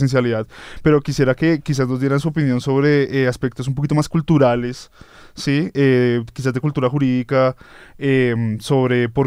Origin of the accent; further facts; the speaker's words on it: Colombia; por qué nos cuesta tanto a nosotros como colombianos